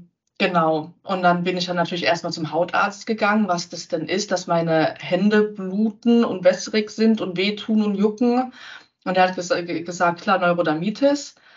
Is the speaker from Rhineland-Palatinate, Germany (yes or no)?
yes; Rhineland-Palatinate, Germany; ich komme aus der schönen Pfalz, aus der Nähe von Kaiserslautern